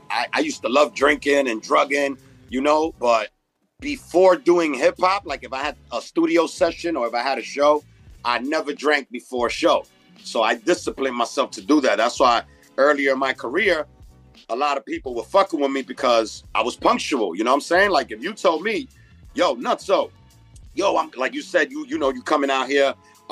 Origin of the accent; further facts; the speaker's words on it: New York City, New York, United States; You know, growing up in Corona, Queens, and Flushing